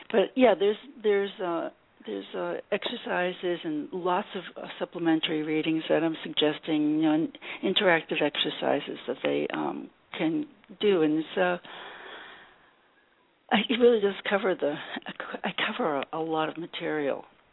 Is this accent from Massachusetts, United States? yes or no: yes; Cambridge, Massachusetts, United States; I mean, I'm really from Massachusetts, Cambridge, and I've been spending some time in Virginia here for the past few months